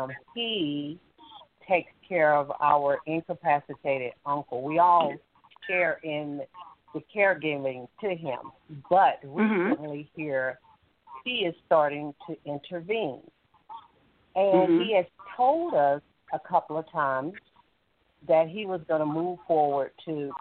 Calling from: Alabama, United States; And I'm calling from Alabama.

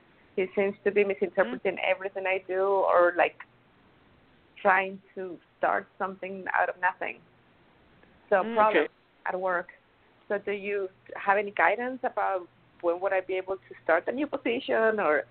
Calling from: Miami, Florida, United States; calling from Miami, Florida.

